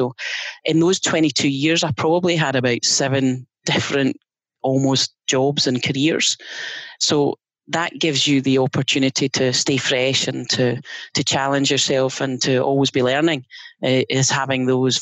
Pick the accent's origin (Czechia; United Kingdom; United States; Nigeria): United Kingdom; View Park, Scotland; I grew up just outside Glasgow in an area called View Park, and went to the local high school there.